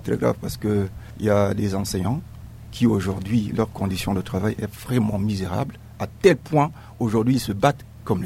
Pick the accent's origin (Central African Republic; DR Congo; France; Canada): Central African Republic; Non, on est centrafricain d'ailleurs. On est centrafricain.